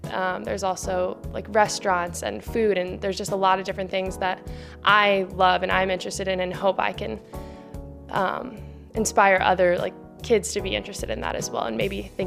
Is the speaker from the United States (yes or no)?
yes; Barrow, Alaska, United States; And so I love Alaska. I grew up there, and really it's an honor to be representing them. I grew up kind of in Barrow for a couple years, and we go back every summer, and we have a lot of family up there.